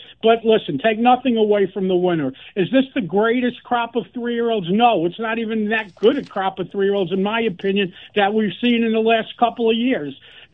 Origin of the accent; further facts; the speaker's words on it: New York, United States; Listen, when I was a kid growing up in New York, there was George Steinbrenner